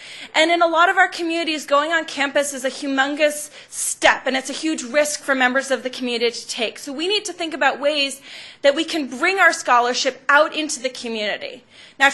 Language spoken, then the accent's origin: English; Massachusetts, United States; I also come from a college town in Massachusetts